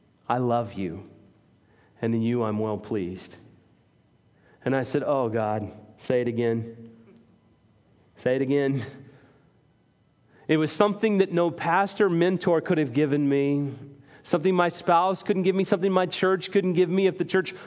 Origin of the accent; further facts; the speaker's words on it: Salina, Kansas, United States; also born or lived in Texas; We grew up in Salina, Kansas. Every summer was in Texas. I'm going to go ahead and claim that again, until junior high when I moved there.